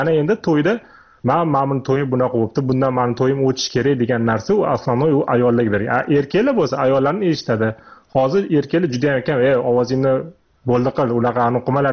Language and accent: Uzbek; Tashkent, Uzbekistan; now in Moscow, Russia; Moskvada men o'zimni biznesim bilan shug'ullanaman. O'zim shaxsan Toshkent shahridanman. Toshkentlikman